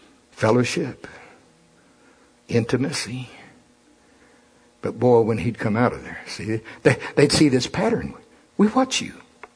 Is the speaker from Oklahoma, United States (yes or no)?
yes; Shawnee, Oklahoma, United States; I'm from Shawnee. Biscuits, you know. You hear Shawnee flour?